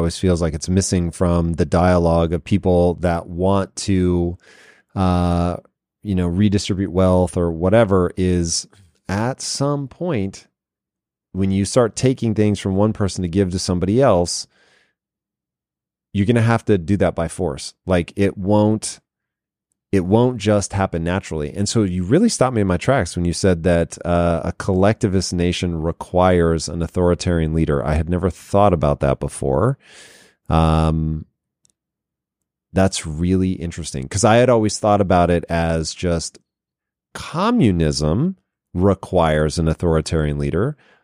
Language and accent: English; Tacoma, Washington, United States; So I grew up in Tacoma, Washington, not particularly educated on this kind of stuff